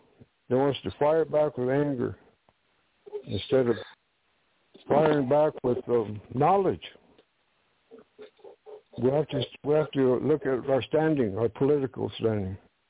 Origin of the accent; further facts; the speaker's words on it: Dakota, United States; now in California, United States; That's the way we grew up back there in Dakota and stuff.